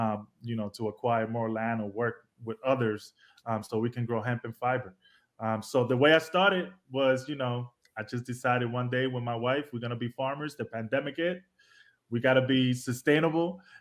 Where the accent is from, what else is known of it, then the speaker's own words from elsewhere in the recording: New York City, New York, United States; So we come from New York City. So we were farming on our fire escape.